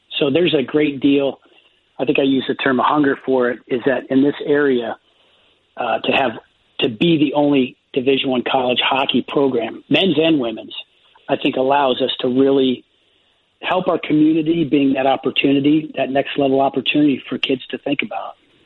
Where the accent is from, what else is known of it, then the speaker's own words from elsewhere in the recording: South Bend, Indiana, United States; And I go back to my early days growing up in South Bend, Indiana, and I used to watch Lefty Smith coach the Notre Dame Irish